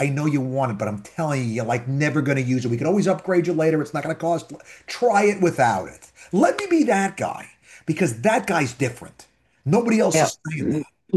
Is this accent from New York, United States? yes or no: yes; New York, United States; I'm from New York. In New York, I got a guy.